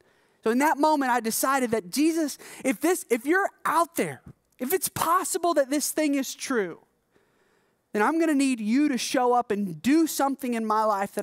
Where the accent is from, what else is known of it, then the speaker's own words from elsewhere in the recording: Alabama, United States; also born or lived in South Carolina; We moved from South Carolina to Alabama. Alabama is where I ended up doing middle school and high school. We actually had a little bit of roots there.